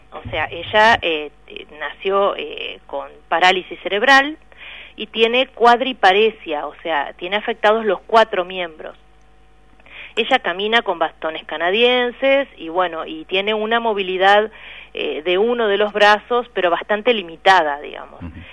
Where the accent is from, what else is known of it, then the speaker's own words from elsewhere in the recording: Gualeguaychú, Entre Ríos, Argentina; Yo soy la ciudad de Gualeguaychú.